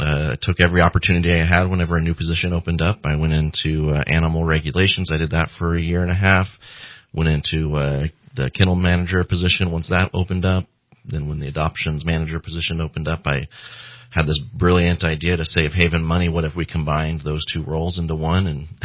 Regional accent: Oceanside, California, United States; born there; I was born in Oceanside on the naval base down there. My dad was in the Marines, but he was stationed there at the, I think it was a naval base in Oceanside.

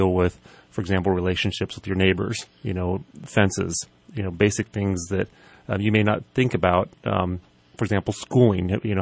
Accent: Burney, California, United States; I grew up here. I was born and raised in Burney, graduated from Burney High School.

